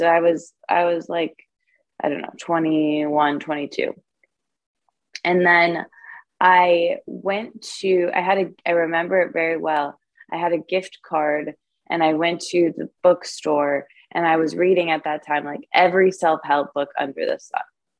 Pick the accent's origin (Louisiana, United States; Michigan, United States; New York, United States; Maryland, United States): Michigan, United States; I grew up in Michigan, and it's a in the Midwest of America, in like a small town.